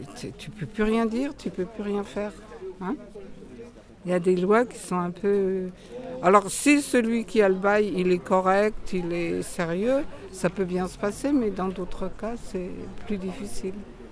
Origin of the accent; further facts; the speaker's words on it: Germany; Je retourne de temps en temps, je viens d'Allemagne, je retourne de temps en temps